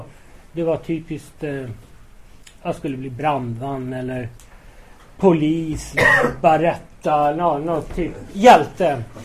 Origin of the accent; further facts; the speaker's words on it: Stockholm, Stockholm County, Sweden; den 14 juli, bara några kvarter härifrån på Södra BB. Och jag växte upp i Aspudden tillsammans med båda mina föräldrar.